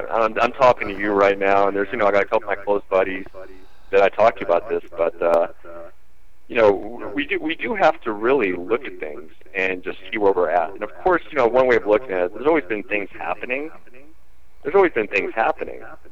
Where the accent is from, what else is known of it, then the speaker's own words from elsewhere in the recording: United States; But I love being an American.